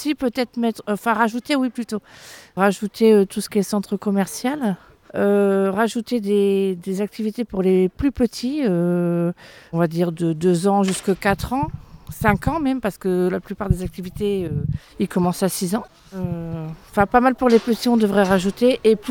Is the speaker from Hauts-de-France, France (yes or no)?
yes; Hauts-de-France, France; j'habitais dans le Pas-de-Calais et ben, moi, je suis natif de la Somme, donc je voulais revenir par ici. Et ben, juste en faisant une demande à la CIP, en fait, j'ai atterri ici, sur Étouville.